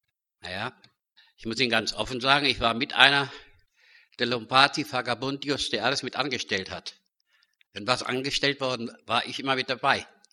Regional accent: Frankfurt, Hesse, Germany; born or raised there; also born or lived in Dortmund

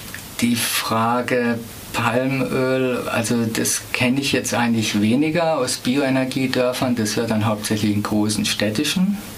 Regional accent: Emmendingen, Baden-Württemberg, Germany; jetzt nehme ich mal meine Heimatstadt Emmendingen, 28.000 Einwohner

